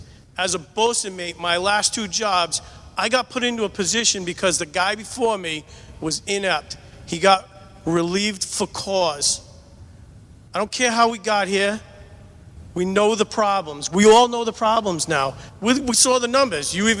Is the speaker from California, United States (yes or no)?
no; Warwick, Rhode Island, United States; I grew up in Warwick. I went to John Brown. I went to Aldrich, and I went to Pilgrim.